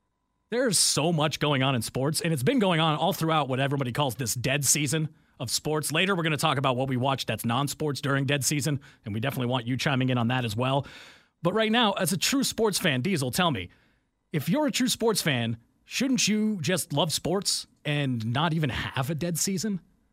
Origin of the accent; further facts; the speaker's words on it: New England, United States; It was Red Sox and Braves growing up in New England.